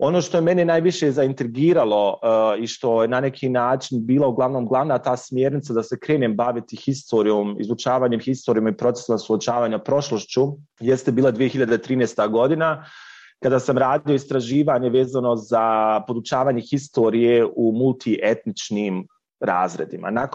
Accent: Bosnia & Herzegovina; ja sam rekao dolazim iz Bosne i Hercegovine

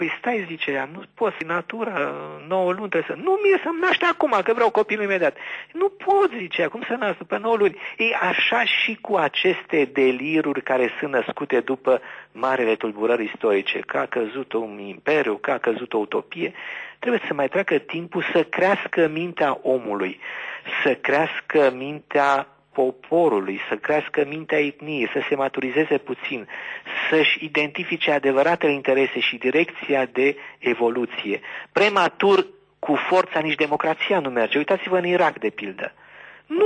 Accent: Bukovina, Romania; eu sunt mândru că sunt bucovinean. E o specificitate. După aia sunt mândru că sunt român. După aia sunt mândru când plec în Statele Unite în vizită că sunt european.

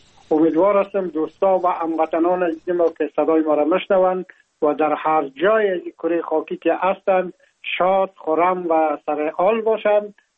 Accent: Afghanistan; now in France; ما هم در جمع عمو مردمایی بودم که از افغانستان بر آمدم و تقریبا این از 3 سال میشه که ما در فرانسه زندگی میکنم

